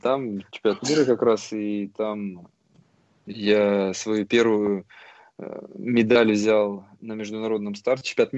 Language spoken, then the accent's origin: Russian; Yekaterinburg, Sverdlovsk Oblast, Russia; born there; я родился в Свердловске, сейчас это Екатеринбург